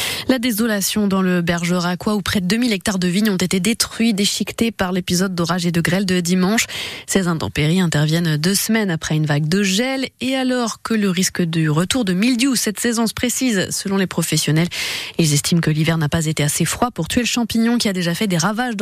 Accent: Nouvelle-Aquitaine, France; une tradition dans le sud-ouest, chez nous en Gironde

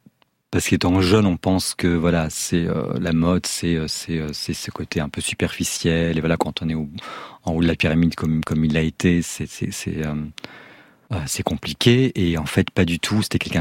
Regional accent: Belgium; j'étais chez moi en Belgique et je décroche jamais le téléphone.

